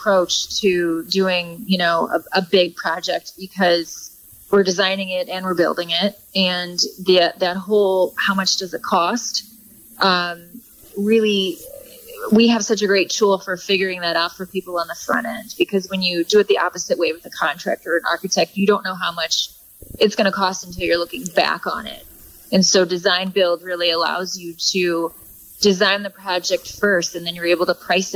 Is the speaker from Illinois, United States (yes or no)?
yes; Belleville, Illinois, United States; now in Chicago, United States; Yeah, I grew up in Belleville.